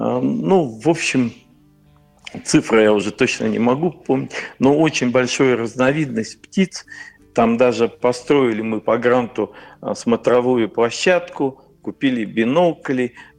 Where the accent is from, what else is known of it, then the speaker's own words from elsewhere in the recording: Belozersk, Russia; такой у нас есть село Белозерск, откуда я родом.